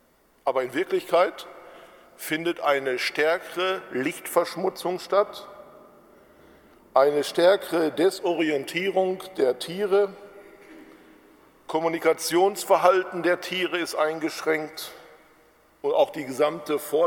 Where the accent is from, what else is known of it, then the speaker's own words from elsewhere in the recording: Bochum, North Rhine-Westphalia, Germany; born there; ich bin gebürtiger Bochumer